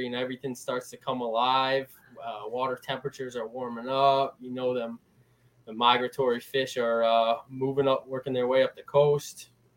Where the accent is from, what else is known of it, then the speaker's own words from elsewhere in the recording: Connecticut, United States; So I'm from Eastern Connecticut.